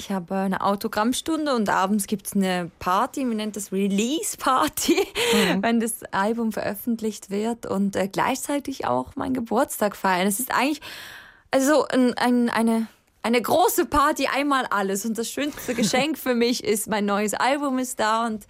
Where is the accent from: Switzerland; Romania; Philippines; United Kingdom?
Switzerland; first language Swiss German; da gehört natürlich meine Muttersprache mit drauf.